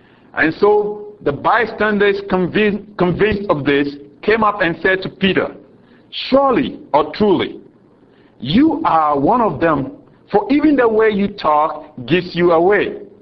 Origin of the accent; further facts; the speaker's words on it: Ghana; accent: Ghanaian; My accent proves me to be a Ghanaian, not an American. I cannot hide it.